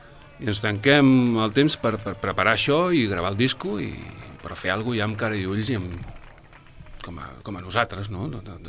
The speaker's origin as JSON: {"language": "Catalan", "region": "Catalonia", "country": "Spain", "said": "com a català que sóc"}